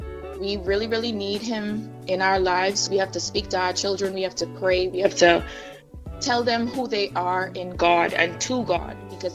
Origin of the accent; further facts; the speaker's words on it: Bahamas; now in United States; I was born and raised in the Bahamas. I moved to America in 2008.